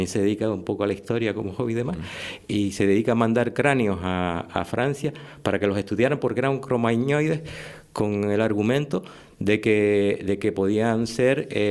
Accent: Canary Islands, Spain; Los canarios estamos muy identificados con Sevilla porque somos provincia eclesiástica de Sevilla

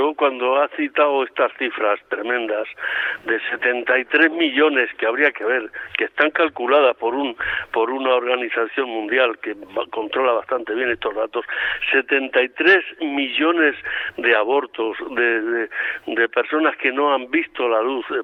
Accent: Spain; nosotros como españoles

